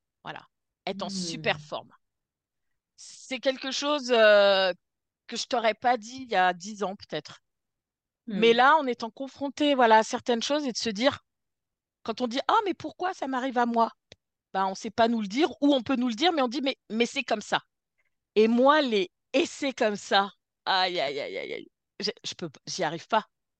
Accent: Brittany, France; Je suis bretonne, donc je comprends bien.

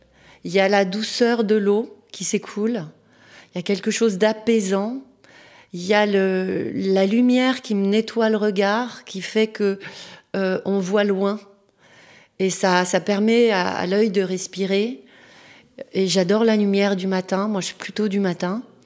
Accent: Paris, Île-de-France, France; moi, je suis née à Paris, dans le 14e. Mes parents se sont rencontrés à Paris, aux Beaux-Arts. J'ai grandi, je fais mes études à Paris, j'ai tous mes amis là-bas. Je dirais que j'ai quitté Paris pour traverser le périphérique à ma deuxième fille, donc à 31 ans.

